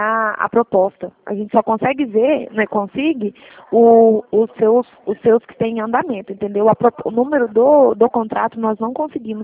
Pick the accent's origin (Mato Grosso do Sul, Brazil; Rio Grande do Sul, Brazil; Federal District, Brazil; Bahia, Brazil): Mato Grosso do Sul, Brazil; Campo Grande; Sou de Campo Grande, da Poupa Crédito, aqui de Campo Grande.